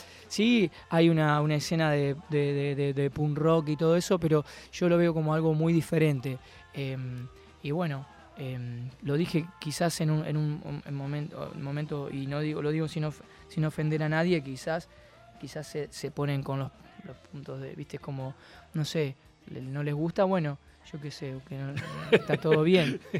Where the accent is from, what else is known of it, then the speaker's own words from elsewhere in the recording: Buenos Aires, Argentina; born there; de aquella costa del río Paraná de Las Palmas, incluso se llevó balnearios completos, y el lugar donde yo nací se borró